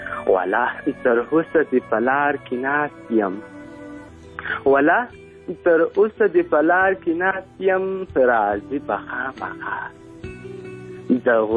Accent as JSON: {"language": "Pashto", "region": "Ghazni", "country": "Afghanistan", "lives_now": "Helmand, Afghanistan", "said": "مونږ د هلمند نه یو مونږ د غزني یو او دلته هلمند ته راغلي یو یو څو کوره یو"}